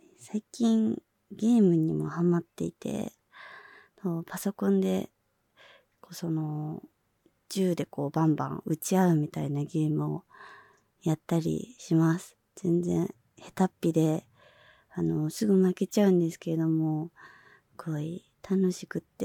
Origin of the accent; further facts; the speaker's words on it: Saitama, Japan; 出身地は埼玉で、新人声優です。